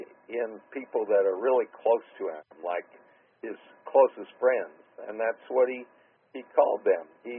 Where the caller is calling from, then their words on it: Washington, United States; as I said before, I'm coming from the Yakima Indian Reservation in South Central Washington State.